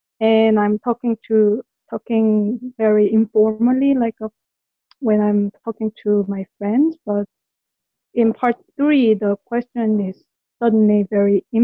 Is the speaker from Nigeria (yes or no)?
no; South Korea; English is a second language; now in Ottawa, Canada; I'm from Korea. I'm currently living in Canada. I work in an architecture firm in Ottawa.